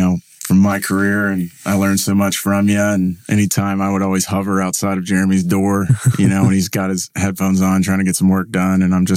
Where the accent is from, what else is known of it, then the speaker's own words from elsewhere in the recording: Arlington, Texas, United States; born there; I was born in Arlington.